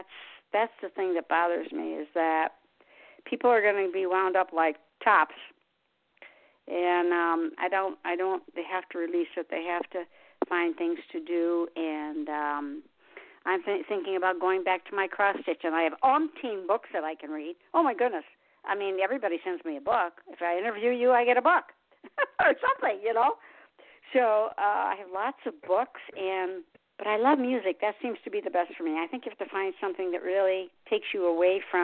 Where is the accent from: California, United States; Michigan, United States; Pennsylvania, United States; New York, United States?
Michigan, United States; Detroit; I came from Detroit, you know, Motown, all of that.